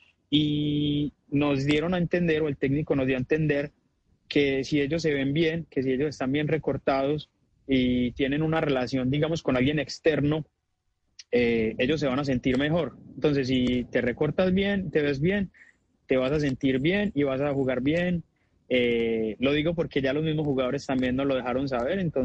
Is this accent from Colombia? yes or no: yes; Colombia; así somos los colombianos un poquito.